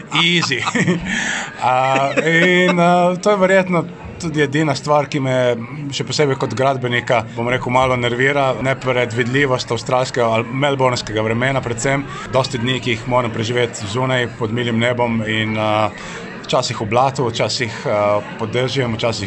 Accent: Sečovlje, Coastal–Karst, Slovenia; also born or lived in Australia; Doma sem iz Sečovelj pri Portorožu, zraven morja, tako da prvo leta, tisto, kar sem najbolj pogrešal živeti v avstralskih predmestjih, je, da pač ni bilo pogleda na morje

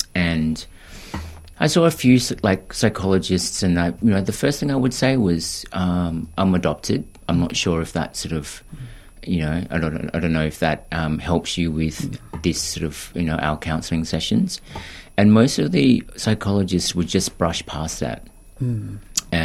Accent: Philippines; I know that I'm from the Philippines, but I have no understanding of what culture is.

